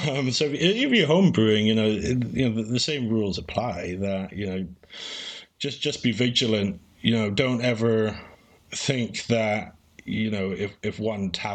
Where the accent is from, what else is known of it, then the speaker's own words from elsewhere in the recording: Scotland, United Kingdom; And I'm a Scotsman, so I'm thrifty.